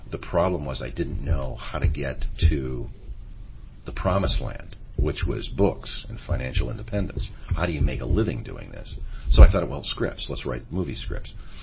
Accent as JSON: {"language": "English", "town": "Cleveland", "region": "Ohio", "country": "United States", "tie": "born or raised there", "said": "Cleveland, I grew up in Cleveland. Cleveland had a good TV packages."}